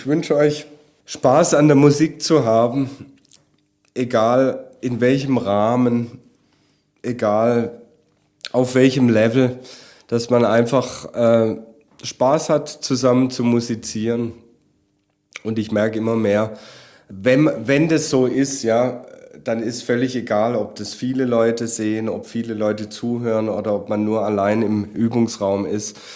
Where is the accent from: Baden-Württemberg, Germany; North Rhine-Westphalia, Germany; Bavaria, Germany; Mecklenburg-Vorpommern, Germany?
Baden-Württemberg, Germany; Ich bin ja Schwabe. Aber ja, ich bin kein Schwabe von der Mentalität.